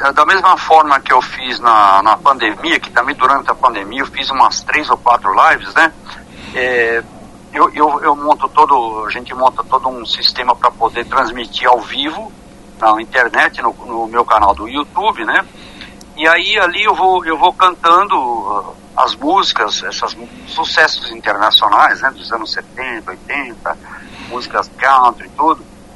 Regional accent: São Paulo, Brazil; also born or lived in Sorocaba; eu sou natural de Sorocaba, né? Como você falou, nasci em Sorocaba, fui criado em São Paulo, moro em São Paulo, né?

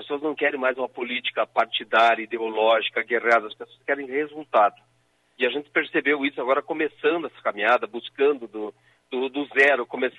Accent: Lagoa Vermelha, Rio Grande do Sul, Brazil; eu quero retribuir para a minha terra, para a minha Lagoa Vermelha, tudo que me deram.

